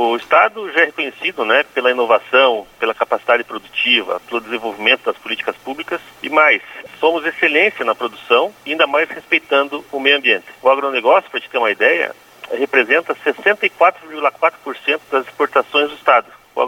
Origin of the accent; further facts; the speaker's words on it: Campos Novos, Santa Catarina, Brazil; also born or lived in Curitiba; o meu aniversário de um ano já foi em Campos Novos. Então, eu nasci em Curitiba, meu pai trabalhava lá à época, mas meu aniversário de um ano já foi em Campos Novos. Então, eu sou camponovense.